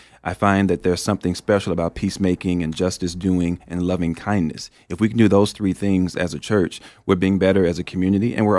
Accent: Memphis, Tennessee, United States; Well, for me, I grew up in the South, in the deep South, Memphis, Tennessee

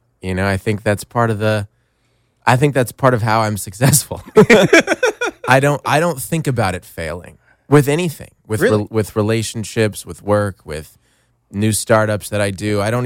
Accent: Tucson, Arizona, United States; I lived in Arizona. I grew up in Tucson.

